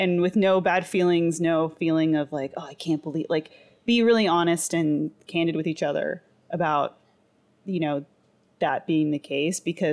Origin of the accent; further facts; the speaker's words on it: Toronto, Ontario, Canada; I'm from Toronto, so, it, you know, that's a lengthy trip to go on with a class